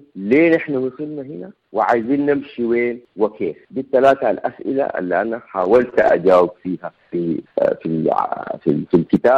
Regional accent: Sudan; عرفنا إنه نحن سودانيين، بقينا كمان بنتكون من عرب وغير عرب ومتحدين مع بعض ومسمين نفسها الأمة السودانية.

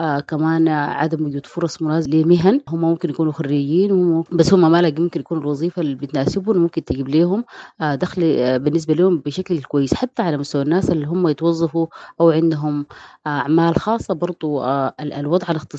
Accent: Sudan; احنا كمجتمع سوداني

